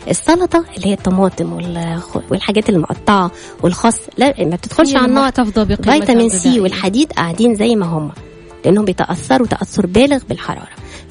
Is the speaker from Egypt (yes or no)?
yes; Egypt; زي ما بيقول عندنا في مصر, معرفش بيقولوها ايه بقى هنا